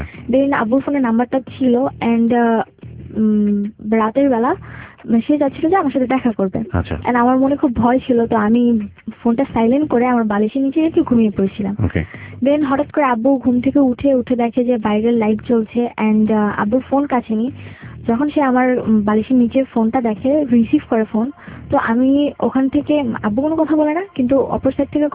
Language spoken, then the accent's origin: Bangla; Dhaka, Dhaka Division, Bangladesh; আমি আমার আজকে 18 বছর বয়স। আমি ছোটবেলা থেকে বড় হয়েছি ঢাকাতেই।